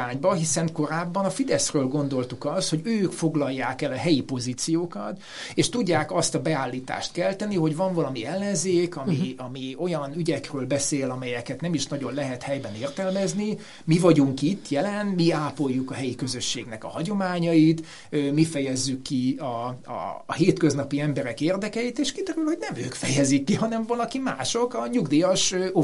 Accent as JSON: {"language": "Hungarian", "region": "Budapest", "country": "Hungary", "said": "ha bár én budapesti vagyok"}